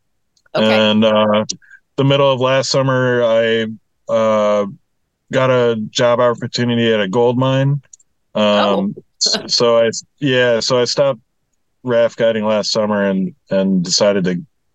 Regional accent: Minnesota, United States; now in Alaska, United States; I grew up in Minnesota.

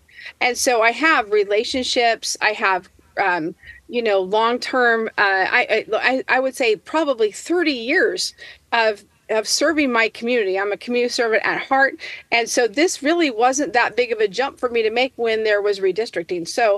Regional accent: Keizer, Oregon, United States; I'm a Kaiser girl. I'm from Kaiser. I was raised in Kaiser

